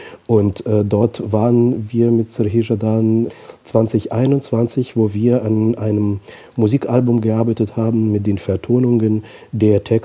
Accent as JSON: {"language": "German", "town": "Kharkiv", "region": "Kharkiv Oblast", "country": "Ukraine", "tie": "born or raised there", "said": "Und ich muss an das Slovo-Haus in meiner Heimatstadt Kharkiv denken."}